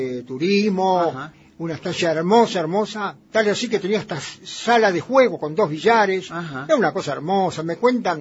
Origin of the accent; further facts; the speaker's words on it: Argentina; El apellido es dinamarqués, pero somos argentinos. Ajá. Nos queda poco de danés, digamos.